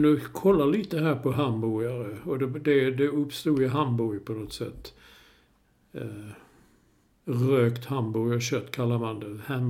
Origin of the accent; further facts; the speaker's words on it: Malmö, Skåne, Sweden; Jag är en Malmöbo kan man säga.